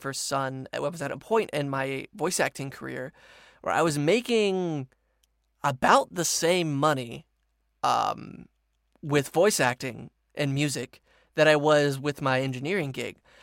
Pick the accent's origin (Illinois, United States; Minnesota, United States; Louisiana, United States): Louisiana, United States; now in Japan; I was raised in Louisiana, and Cajun food is like my soul food.